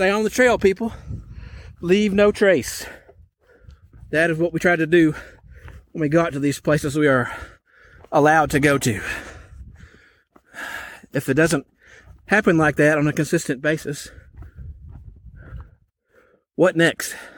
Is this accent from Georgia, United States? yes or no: no; Texas, United States; My very first one was in my home state of Texas, Guadalupe Peak.